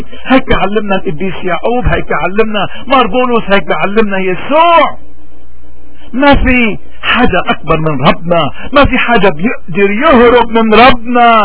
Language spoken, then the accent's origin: Arabic; Lebanon; نحن كلبنانيين لأي مذهب انتمينا، نحن بدنا نتمسك بلبنان.